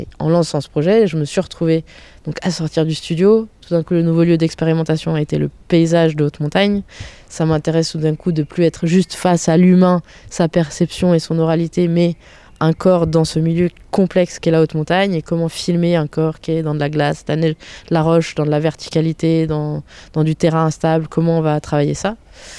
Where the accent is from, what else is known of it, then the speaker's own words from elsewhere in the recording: Sallanches, Auvergne-Rhône-Alpes, France; born there; Donc moi, je suis née à Sallanches.